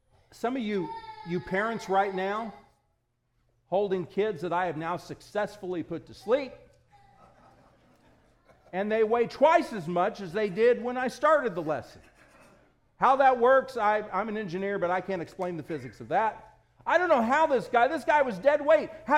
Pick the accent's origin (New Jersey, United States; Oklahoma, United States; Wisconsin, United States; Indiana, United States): Indiana, United States; I'm not from around here, by the way. I grew up in Indiana.